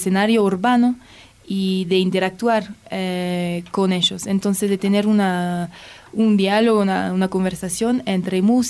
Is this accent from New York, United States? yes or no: no; Baltimore, Maryland, United States; Spanish is a second language; Yo vengo de Baltimore, y hay diferentes proyectos similares allá.